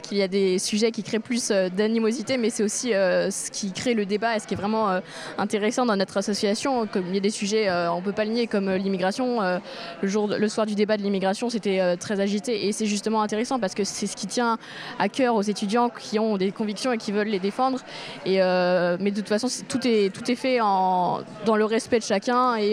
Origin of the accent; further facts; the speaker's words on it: Angers, Pays de la Loire, France; now in Rouen, France; En fait, je suis originaire d'Angers